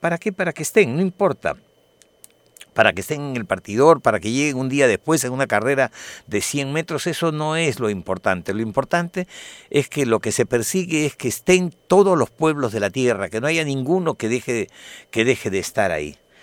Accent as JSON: {"language": "Spanish", "country": "Peru", "said": "Los que somos peruanos conocemos lo que significa Gamarra"}